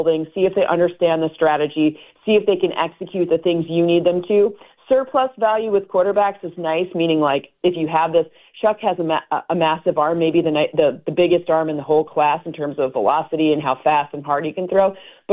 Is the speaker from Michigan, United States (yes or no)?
yes; Michigan, United States; I grew up near Michigan State, so I've known him for a long time.